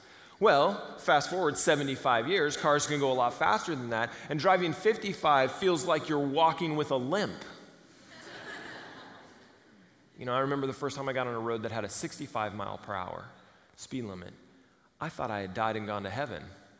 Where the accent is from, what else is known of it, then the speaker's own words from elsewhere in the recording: United States; I come from America, land of the free, home of the brave.